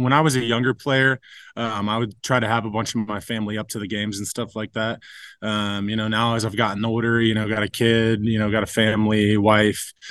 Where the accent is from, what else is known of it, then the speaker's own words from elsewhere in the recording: Ohio, United States; I grew up in Ohio, so, like, I was always going to be watching the Lions game on Thanksgiving.